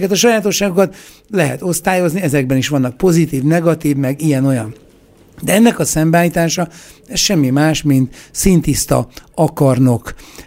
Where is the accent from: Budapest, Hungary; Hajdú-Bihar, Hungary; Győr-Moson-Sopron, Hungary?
Budapest, Hungary; én budapesti vagyok, tehát itt van egy szubjektív elhajlás természetesen